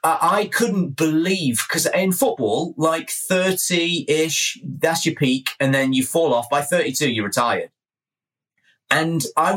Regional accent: England, United Kingdom; Remember, I'm English, so you have to be kind.

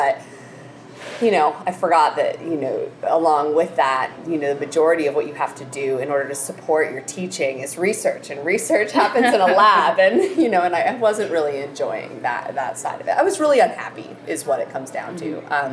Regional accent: New Jersey, United States; also born or lived in Conway, South Carolina; now in Asheville, United States; Yes, I was born in South Carolina, in Conway, South Carolina. I did end up living in New Jersey growing up there, I moved back down to the South to open a couple restaurants in Asheville, North Carolina.

